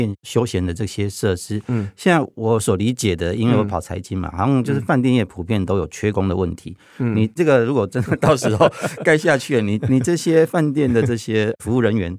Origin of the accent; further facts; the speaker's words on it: Pingtung County, Taiwan; 其实我本身是屏东人，所以我比较会关注屏东的一些相关的议题。